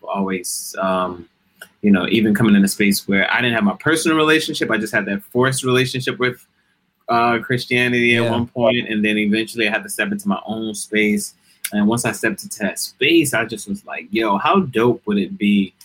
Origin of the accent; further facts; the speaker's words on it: Newark, New Jersey, United States; It's like, I'm from Newark, so it's like, you know, Brick City.